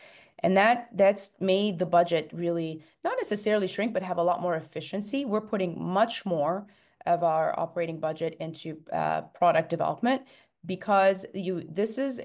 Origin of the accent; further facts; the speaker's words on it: Cairo, Cairo Governorate, Egypt; moved away as an adult; now in United States; So I am born and raised in Cairo, Egypt. I came to the United States in the mid-90s at the ripe age of 20 to come and do my graduate work